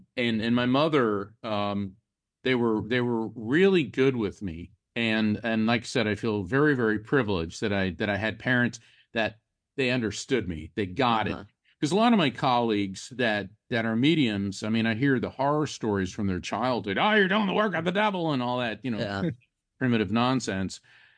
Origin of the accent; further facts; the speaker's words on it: Orlando, Florida, United States; also born or lived in New Jersey; I was born in North New Jersey, but my dad got a job in aerospace, so we had to move to the Orlando area.